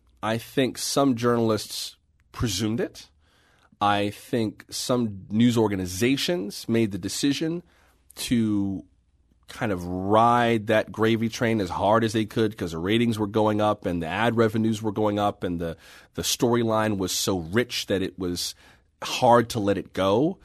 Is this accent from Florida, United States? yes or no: yes; Florida, United States; also born or lived in San Francisco; I'm not from there. I'm from Florida by way of San Francisco.